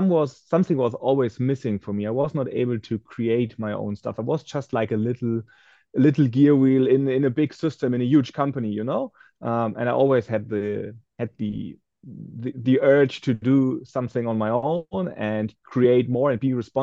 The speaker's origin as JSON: {"language": "English", "town": "Frankfurt", "region": "Hesse", "country": "Germany", "second_language": "English", "said": "So I'm in from Frankfurt, around Frankfurt in Germany."}